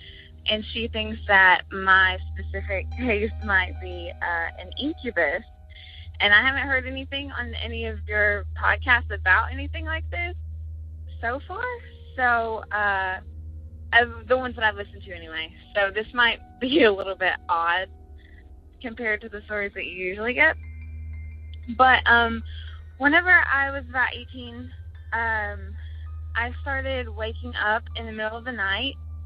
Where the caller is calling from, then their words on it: Kentucky, United States; I'm calling from Kentucky.